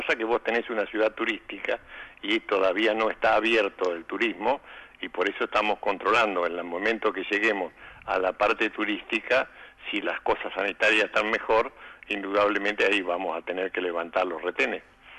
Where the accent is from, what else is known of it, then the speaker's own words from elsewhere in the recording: Argentina; eso te demuestra cómo somos los argentinos.